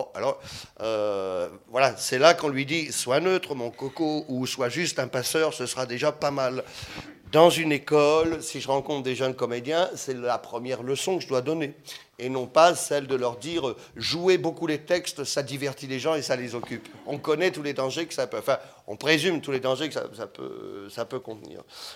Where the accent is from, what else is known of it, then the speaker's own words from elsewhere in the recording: Hauts-de-France, France; je suis originaire du Nord, où l'aspect masque, l'aspect théâtralisé de son expression est parfois le seul qui vous fait entendre de l'autre.